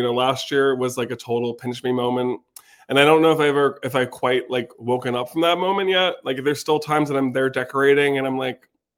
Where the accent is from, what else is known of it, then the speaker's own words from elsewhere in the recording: Bethlehem, Pennsylvania, United States; So I am a Lehigh Valley native. I'm born and raised in Bethlehem.